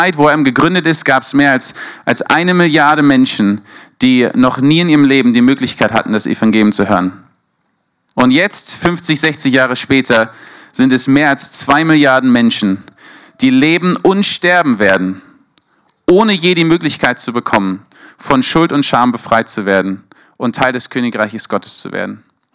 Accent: Berlin, Germany; also born or lived in London; now in Mosbach, Germany; Ich bin Berliner. Berlin, London, Mosbach.

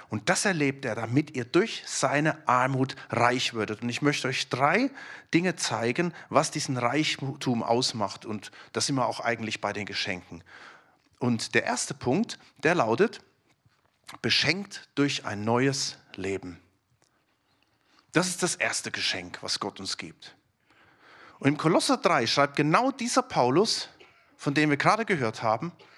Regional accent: Stuttgart, Baden-Württemberg, Germany; In Jerusalem wurde ich gefragt, woher kommst du? Sag ich aus Stuttgart.

